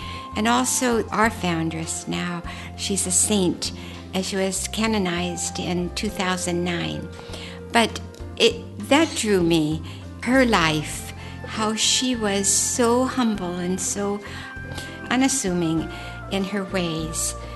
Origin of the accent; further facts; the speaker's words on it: Oakland, California, United States; now in Palatine, United States; I'm from Oakland, California, and I grew up in a very religious family, a Catholic family, went to Catholic school all my life.